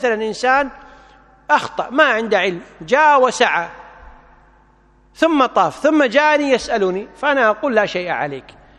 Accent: Kuwait; أما عندنا في الكويت إذا مر يوم واحد وما أحد أكل لحم يسمونه فقير عندنا

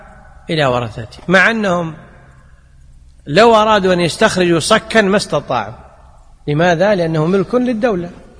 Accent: Kuwait; ذلك العامة عندنا بالكويت شي يقولون

